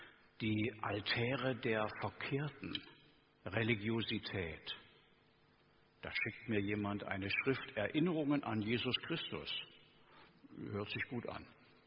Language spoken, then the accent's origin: German; Lower Saxony, Germany; jetzt bringe ich ein Beispiel aus meiner Heimat, der Heide